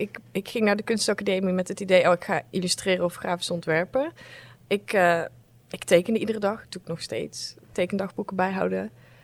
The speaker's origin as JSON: {"language": "Dutch", "town": "Roosendaal", "region": "North Brabant", "country": "Netherlands", "said": "Ik kom uit Roosendaal."}